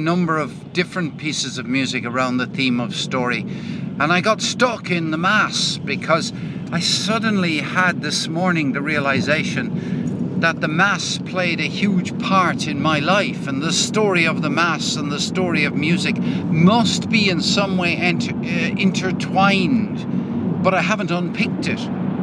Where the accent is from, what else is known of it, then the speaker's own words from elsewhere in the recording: Ireland; I grew up in Roman Catholic Ireland in the 1950s, you know, surrounded by stories of a particular type celebrated in music.